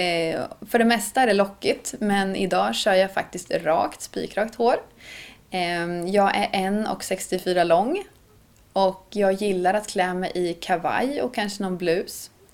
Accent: Östergötland, Sweden; accent: Östergötland dialect; Så att vi kanske har mixat vår egen dialekt. Men när jag pratar med min mamma och pappa i telefon, då kommer östgötskan in ganska rejält.

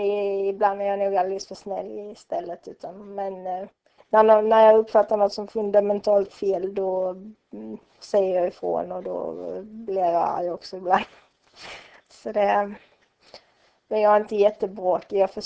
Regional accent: Trolle-Ljungby, Skåne, Sweden; also born or lived in Kristianstad / Vä; now in Lund, Sweden; Jag kommer ifrån Kristianstad ursprungligen. Så bodde större delen av min barndom i Trolle-Ljungby utanför Kristianstad. Sen när jag gick i åttan så flyttade vi in till Vä. Och sen flyttade jag ner här när jag började plugga. Och här har jag blivit kvar.

